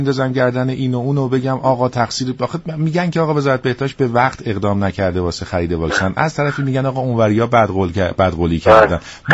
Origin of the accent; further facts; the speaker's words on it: Iran; من خواهشم به عنوان یک ایرانی از طرف همه مردم